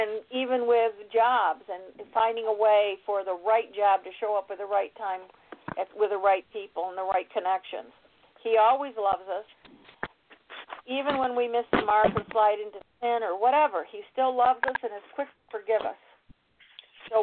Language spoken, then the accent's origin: English; Pennsylvania, United States; I'm from Pennsylvania, too. So, and I used to live outside of Pittsburgh, actually, Greensburg, Pennsylvania.